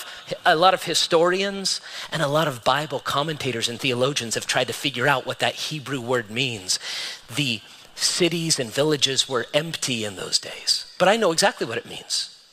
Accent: Las Vegas, Nevada, United States; I was born and raised in Vegas

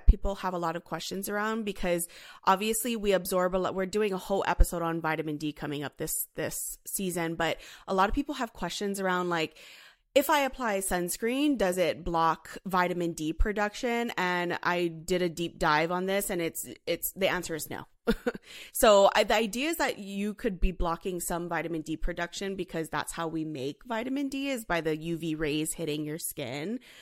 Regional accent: Hawaii, United States; And even when I was like growing up in Hawaii, always around the sun, like it was never really passed on to me.

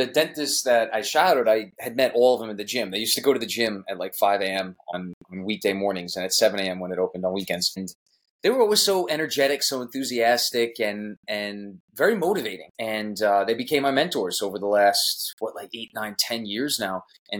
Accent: Smithtown, New York, United States; Where am I from? I'm from Long Island, New York. The town I grew up in is Smithtown.

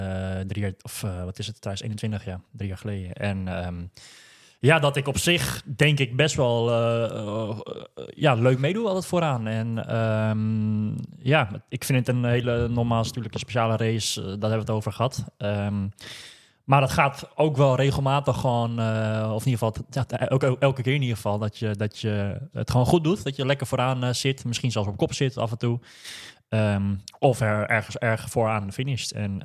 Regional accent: Netherlands

